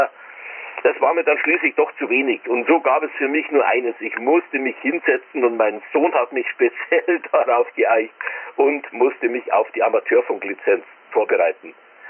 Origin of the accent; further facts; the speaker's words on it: Isen, Bavaria, Germany; aus meinem Heimatort Isen im Landkreis Erding